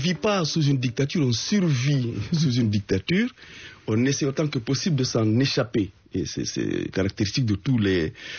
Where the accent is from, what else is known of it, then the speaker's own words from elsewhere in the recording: Guinea; moved away; Je suis sorti de Guinée pour échapper à l'étouffement, pour échapper peut-être aussi à la mort